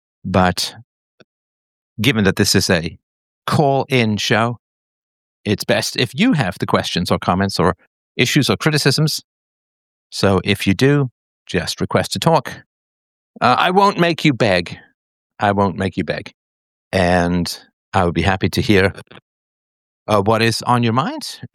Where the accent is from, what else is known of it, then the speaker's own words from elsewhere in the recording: England, United Kingdom; Of course, I grew up in the Anglican Church in England.